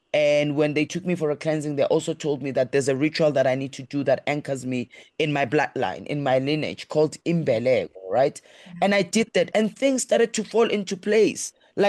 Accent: Alexandra, Gauteng, South Africa; I grew up in Alexandra Township, and I knew that I can break free from, you know, the poverty cycle.

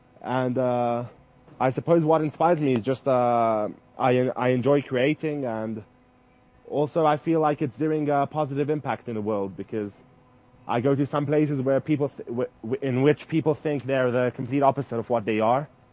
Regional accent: Israel; I just straight up told people that I'm from Israel

